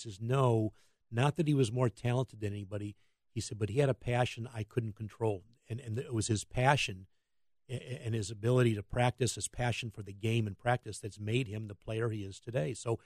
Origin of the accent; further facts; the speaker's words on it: Chicago, Illinois, United States; And I grew up in Chicago, and I used to go. My dad used to take me to the Bulls games.